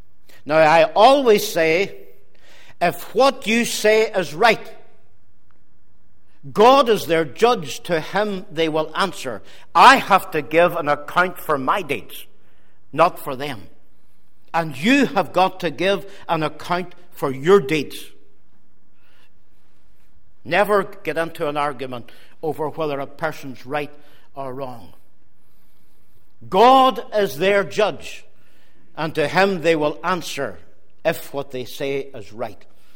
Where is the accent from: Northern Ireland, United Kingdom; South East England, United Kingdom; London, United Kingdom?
Northern Ireland, United Kingdom; Omagh; I would always say … from Omagh.